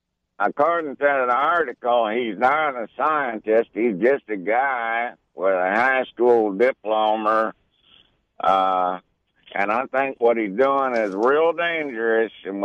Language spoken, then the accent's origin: English; Florida, United States; I'm from Florida.